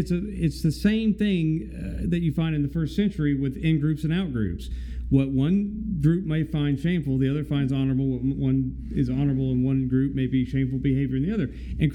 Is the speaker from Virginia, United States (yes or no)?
no; Arkansas, United States; I'm from Arkansas. He's from Tennessee. They look down on people like us.